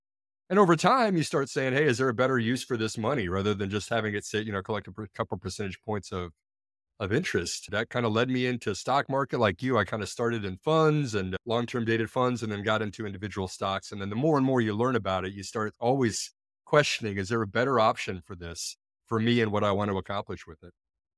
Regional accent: Iowa, United States; born there; It started in Iowa. I was born in Iowa in a small hospital out in the southeast part of the state. That's where I began.

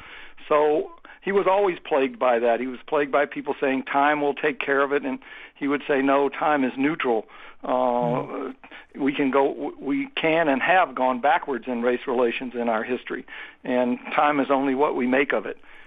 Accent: Atlanta, Georgia, United States; The first mayor who came out against them was Ivan Allen, my mayor in Atlanta. I'm from Atlanta

